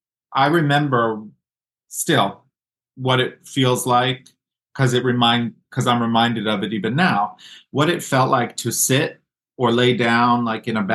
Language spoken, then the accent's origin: English; New York City, New York, United States; I was brought up in New York City in what you would, you know, by all means consider a pretty liberal kind of setting and school.